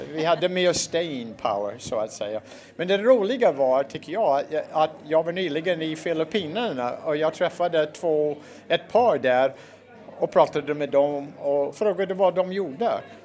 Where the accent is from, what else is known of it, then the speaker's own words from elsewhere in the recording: United States; Swedish is a second language; now in Sweden; Ursäkta min engelska brytning. Jag är född och uppväxt i USA.